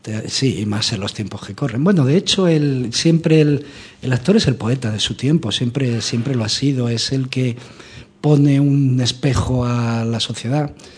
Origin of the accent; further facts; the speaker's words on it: Madrid, Community of Madrid, Spain; also born or lived in Canary Islands; nos fuimos un año a vivir a Canarias, a trabajar allí, Aurora Canarias. Y de vuelta a Madrid, yo soy de Madrid.